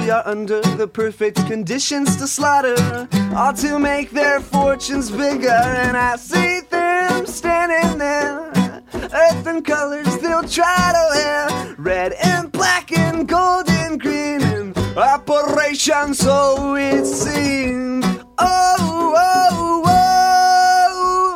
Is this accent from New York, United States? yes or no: no; Costa Mesa, California, United States; Costa Mesa.